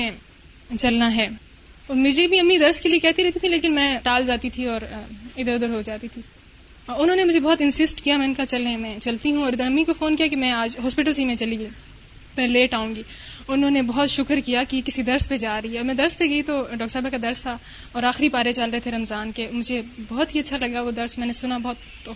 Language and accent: Urdu; Attock, Punjab, Pakistan; now in Islamabad, Pakistan; اور میں اسلام آباد سے آئی ہوں۔ میرا تعلق پنجاب کے شہر اٹک کے ایک گاؤں سے ہے،